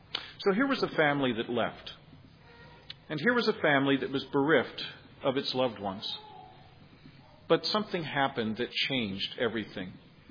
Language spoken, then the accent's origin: English; Gettysburg, Pennsylvania, United States; It reminds me, growing up in Gettysburg, of the local steeples there that would always dong out the time of day.